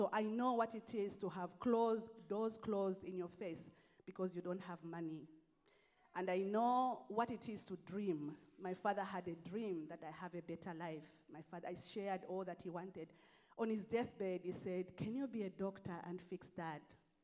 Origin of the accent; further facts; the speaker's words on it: Zambia; now in South Africa; I'm an African child. I'm not South African. I'm Zambian by birth, and I've lived amongst the Zulu people for 22 years.